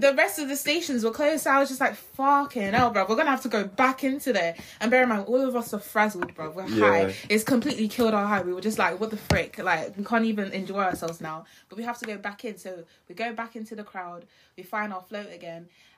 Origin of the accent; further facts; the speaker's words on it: London, United Kingdom; We're from East London, babe.